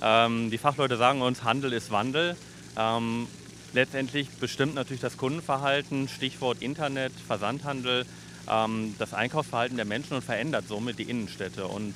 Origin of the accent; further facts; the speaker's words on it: Brockhagen, North Rhine-Westphalia, Germany; ich bin 42 Jahre alt, ich stamme aus dem Kreis Gütersloh, ich bin in Brockhagen aufgewachsen, lebe seit 2013 wieder mit der Familie hier in Gütersloh